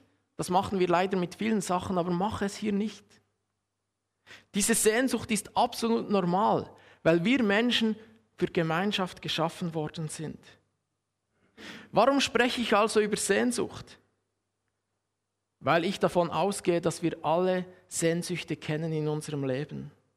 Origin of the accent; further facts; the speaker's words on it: Huttwil, Bern, Switzerland; Wie gesagt, ich komme aus dem Bernbiet ursprünglich, aus Huttwil, um genau zu sein. Das ist am Rande vom Emmental, schon fast Luzern, je nachdem, von wo man das sieht.